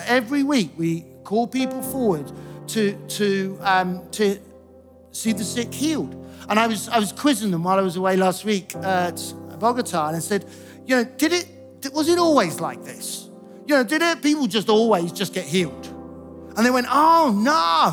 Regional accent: England, United Kingdom; Let's forget we're English just for a moment, all right?

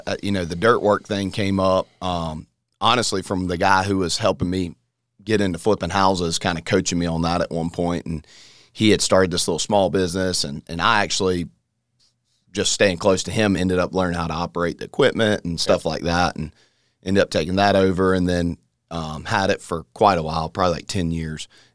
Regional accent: Greenville, United States; Yeah, born and raised in Greenville.

